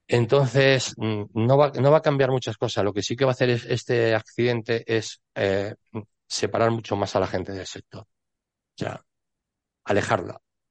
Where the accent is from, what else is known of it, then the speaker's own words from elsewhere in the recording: Spain; que somos los españoles, que somos el segundo país más grande